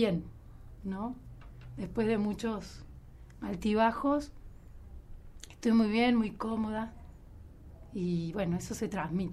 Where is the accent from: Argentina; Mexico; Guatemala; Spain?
Argentina; Valle Hermoso, Córdoba; Yo soy de Vallehermoso. Y me vine a estudiar a Córdoba a los 17, 18, como hacemos la mayoría de los chicos del interior.